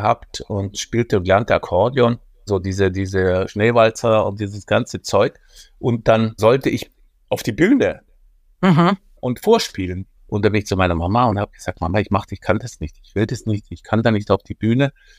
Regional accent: Bavaria, Germany; als Allgäuer, da hast du eigentlich das R da vorne, der Rollsch da vorne

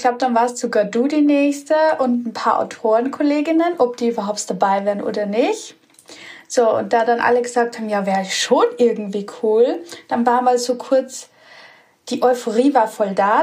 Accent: Austria; für uns Österreicher

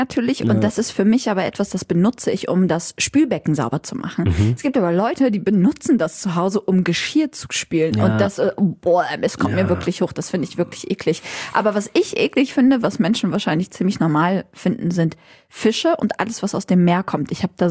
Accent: Lower Saxony, Germany; Ich bin ja in Ostfriesland zur Schule gegangen

